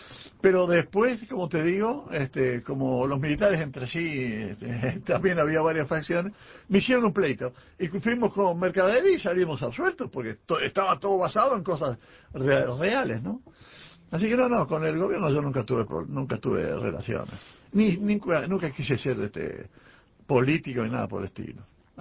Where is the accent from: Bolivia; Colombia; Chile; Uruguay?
Uruguay; Somos todos uruguayos.